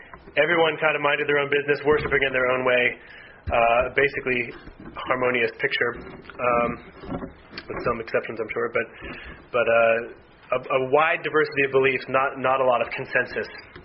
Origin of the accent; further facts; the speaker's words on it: New England, United States; And then lots of other places too, but I'm from New England, so.